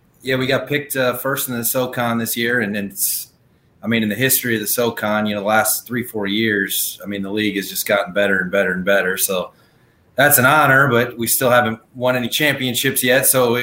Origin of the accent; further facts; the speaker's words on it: Wisconsin, United States; growing up in Wisconsin, wanting to be a part of Wisconsin.